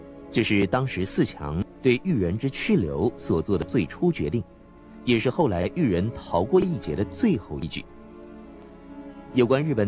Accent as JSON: {"language": "Chinese", "country": "China", "said": "由此可见，所谓以德报怨，事实上违反了我们中国人中庸行事的基本原则"}